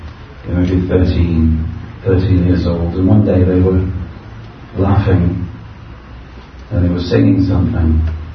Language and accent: English; London, United Kingdom; I'm from London